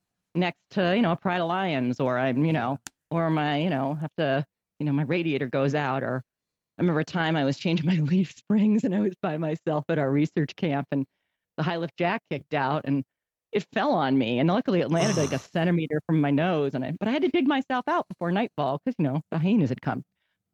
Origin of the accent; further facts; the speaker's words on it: Massachusetts, United States; moved away as an adult; now in Oregon, United States; So I grew up pretty feral. I grew up in Massachusetts. I moved to Oregon for graduate school in 91. That's what got me out here.